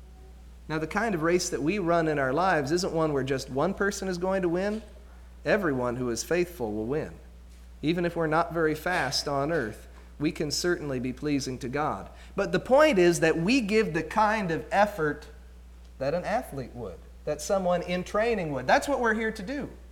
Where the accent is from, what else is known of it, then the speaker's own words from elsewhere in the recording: Columbus, Ohio, United States; born there; I was born in Columbus, and I married the daughter of two Michigan grads.